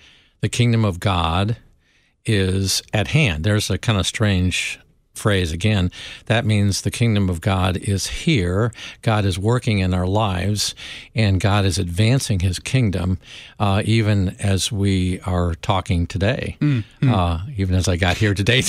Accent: United States; I grew up on Lake Michigan, by the way, so I love talking about water and boats and so forth.

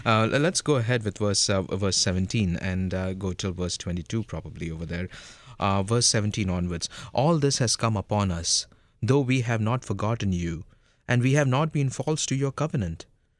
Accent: Mumbai, Maharashtra, India; when I was growing up in Mumbai, India

